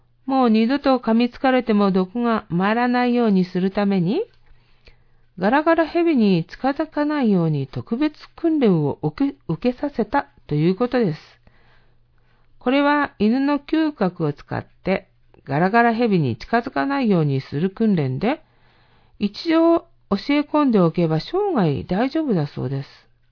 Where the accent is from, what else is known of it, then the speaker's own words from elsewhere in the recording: Fujinomiya, Shizuoka, Japan; もっとも私の出身地は静岡の富士宮なので、雪とはあまり縁がありません。